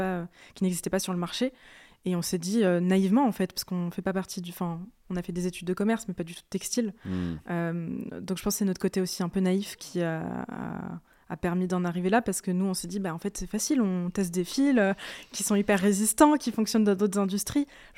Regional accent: Reims, Grand Est, France; Du coup, moi, je suis originaire de Reims, donc c'est là où j'ai commencé mes études.

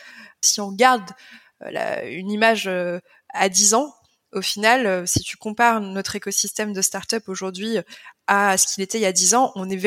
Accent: France; On a une place à prendre en tant que Français, mais en tant qu'Européen.

